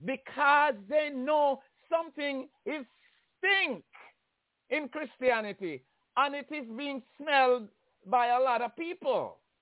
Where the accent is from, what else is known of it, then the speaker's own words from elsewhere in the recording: Jamaica; I grew up in Jamaica and men associating with men and stuff like